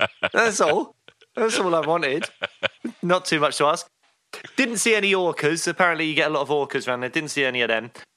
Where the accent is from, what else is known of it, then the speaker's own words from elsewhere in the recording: United Kingdom; And also, in British comedy, we don't improvise as much as in American comedies.